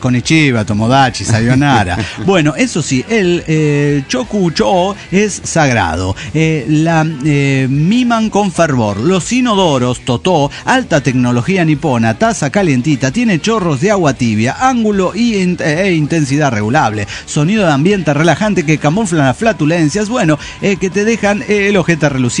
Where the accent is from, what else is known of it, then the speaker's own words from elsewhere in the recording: Mexico; accent: Mexican; perdería mi acento mexicano de Hugo Basaipo